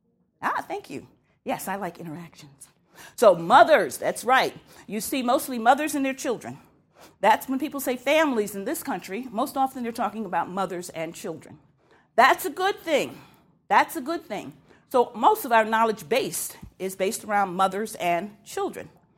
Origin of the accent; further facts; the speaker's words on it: Washington, District of Columbia, United States; I grew up in Washington, D.C., and I've always had this interest in policy because it seems like it's so far away.